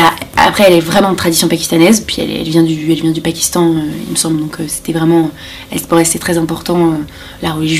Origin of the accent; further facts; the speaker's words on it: France; accent: French; où nous, avec notre accent français, on avait du mal à dire parfois les phrases en ourdou